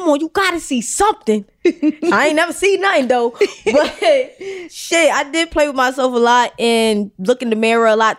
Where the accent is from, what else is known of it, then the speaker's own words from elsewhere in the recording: New York, United States; I went to MS 113. That's Clinton Hills.